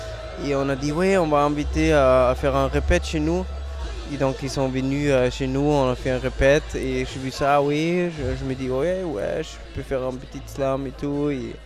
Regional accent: Austria; Ouais, je viens d'Autriche.

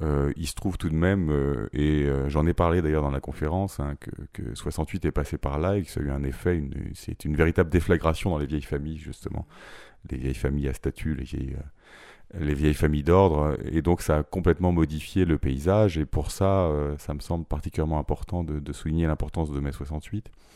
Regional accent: Brittany, France; now in Paris, France; je viens de Bretagne, Finistère Nord, j'enseigne à Paris, à l'Université Paris 1

